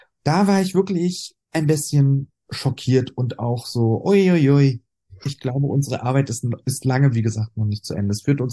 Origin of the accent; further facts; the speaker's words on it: Berlin, Germany; Als Berliner Urgestein bin ich sehr, sehr schnell in eine queere Richtung politisiert worden.